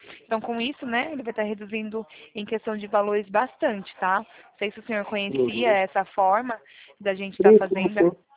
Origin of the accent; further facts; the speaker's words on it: Araras, São Paulo, Brazil; Eu sou daqui do interior de São Paulo